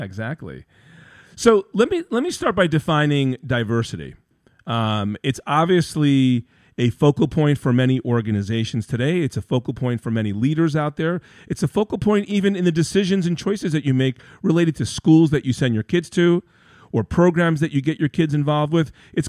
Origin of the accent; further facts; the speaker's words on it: Queens, New York, United States; So I grew up in Queens, New York, in a middle-class family, son of a union worker and a mom who cut hair.